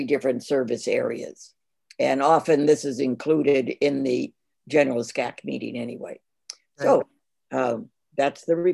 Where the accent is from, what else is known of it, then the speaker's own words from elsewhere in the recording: Mission Viejo, California, United States; well, I'm from Mission Viejo. I'm far from Anaheim Hills. What good would I do?